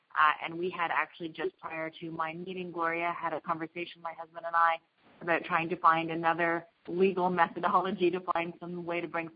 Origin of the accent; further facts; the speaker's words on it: Montreal, Quebec, Canada; now in New Jersey, United States; I live in northern New Jersey. I grew up in Montreal.